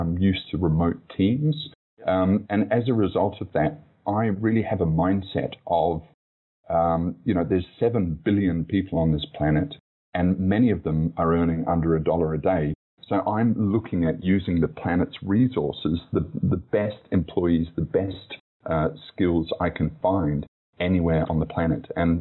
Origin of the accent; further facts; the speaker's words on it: New Zealand; moved away as an adult; also born or lived in United Kingdom / Sydney, Australia / London; So I was actually, really quickly born in the UK. I was raised in New Zealand, but then when I was 18, I moved to Sydney in Australia. And then I pretty much went back to London when I was 20.